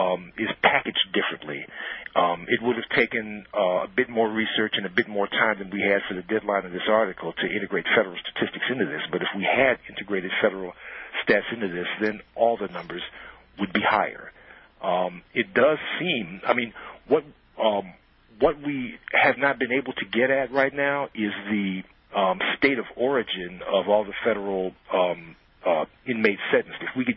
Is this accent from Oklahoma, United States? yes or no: no; Chicago, Illinois, United States; I'm from Chicago originally, but my mom was born in Davenport, Iowa, and my dad was one of a tribe of black farmers who used to live in northwest Iowa.